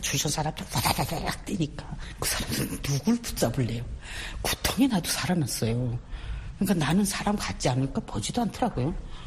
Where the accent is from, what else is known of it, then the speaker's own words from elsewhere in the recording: Pyongyang, North Korea; 저는 고향이 평양이에요.